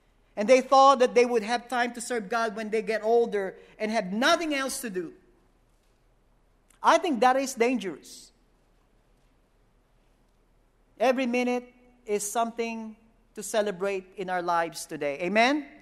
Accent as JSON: {"language": "English", "country": "Philippines", "tie": "born or raised there", "said": "Growing up in the Philippines"}